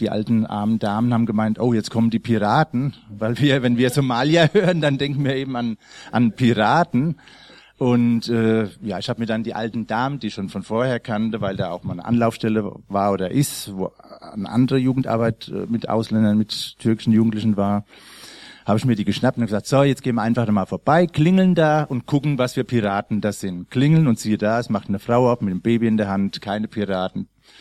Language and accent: German; Babenhausen, Hesse, Germany; born there; also born or lived in Colombia; gebürtig aus Babtown, Babenhausen.